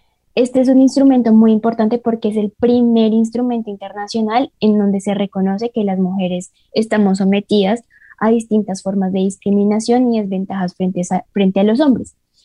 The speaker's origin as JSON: {"language": "Spanish", "country": "Colombia", "said": "Bueno, nosotras no, porque somos colombianas"}